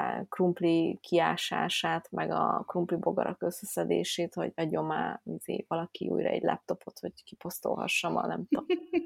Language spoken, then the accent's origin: Hungarian; Budapest, Hungary; Én, aki, értitek, fővárosban nőttem föl, és az állatkertben láttam kecskét.